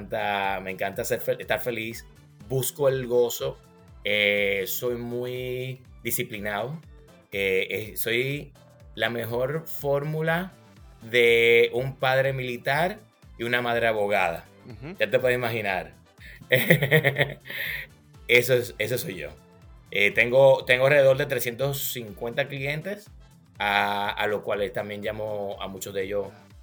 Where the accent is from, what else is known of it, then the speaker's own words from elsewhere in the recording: Santo Domingo, Distrito Nacional, Dominican Republic; Yo soy dominicano, crecí en Santo Domingo y siempre fui buen estudiante.